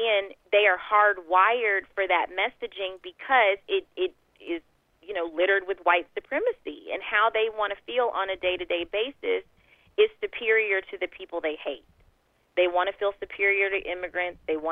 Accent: Texas, United States; I mean, I certainly, being a Texan

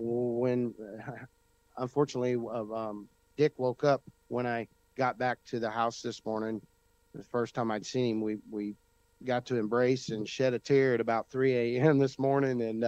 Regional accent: Columbia, Missouri, United States; Garrett Williamson out of my hometown, Boone County, Columbia, Missouri.

